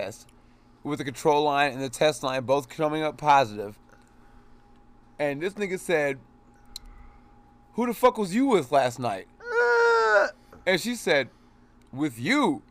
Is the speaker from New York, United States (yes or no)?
no; Minnesota, United States; I'm from Minnesota.